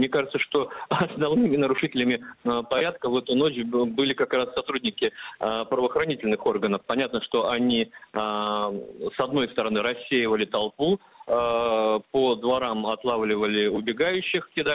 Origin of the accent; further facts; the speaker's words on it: Russia; не афишируя, что мы из России.